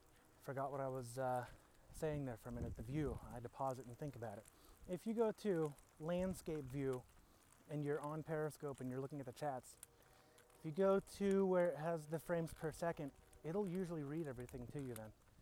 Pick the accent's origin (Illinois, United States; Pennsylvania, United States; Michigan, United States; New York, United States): Pennsylvania, United States; New Florence; I'm out walking around here in my hometown of New Florence, Pennsylvania.